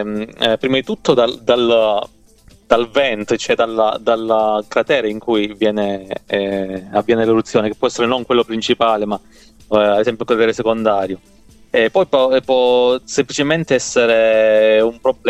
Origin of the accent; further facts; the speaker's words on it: Feroleto della Chiesa, Calabria, Italy; Io sono calabrese. di originario calabrese, di Feroleto della Chiesa.